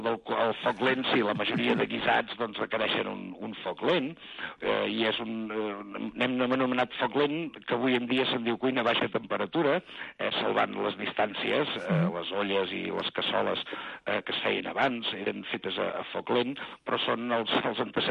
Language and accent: Catalan; Girona, Catalonia, Spain; vam posar de Girona perquè nosaltres som de Girona